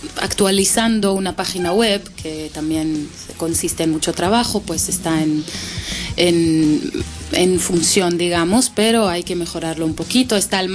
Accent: Israel; Spanish is a second language; Yo vengo de Israel y de toda la vida me dicen

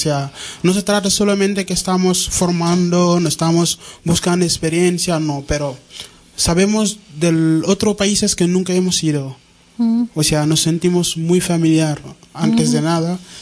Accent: Senegal; Yo soy de Senegal.

